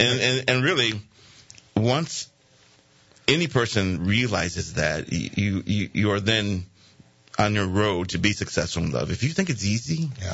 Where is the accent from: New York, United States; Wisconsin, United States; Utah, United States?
Wisconsin, United States; Milwaukee; Grew up in inner city Milwaukee, Wisconsin, and when I was starting to just discover what life was about.